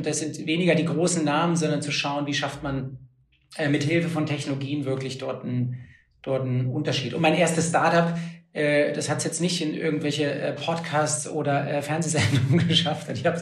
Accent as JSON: {"language": "German", "region": "Berlin", "country": "Germany", "tie": "born or raised there", "also_born_or_lived": "Japan", "said": "Ich bin hier in Berlin aufgewachsen und dann nach Fallen da gezogen"}